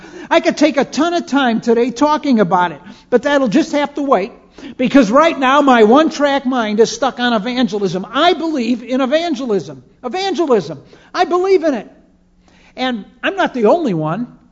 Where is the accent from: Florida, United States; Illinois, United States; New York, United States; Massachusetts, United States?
Illinois, United States; Chicago; my bride Noni and I moved to my hometown, Chicago, for me to begin seminary